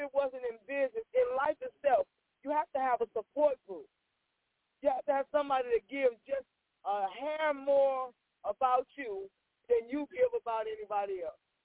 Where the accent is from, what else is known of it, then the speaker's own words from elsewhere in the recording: Jamaica; I'm Jamaican. She's Jamaican.